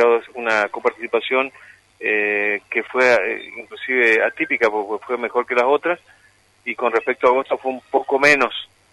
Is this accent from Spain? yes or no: no; Argentina; La verdad, sufro una gran desilusión como argentino en ese sentido, ¿no?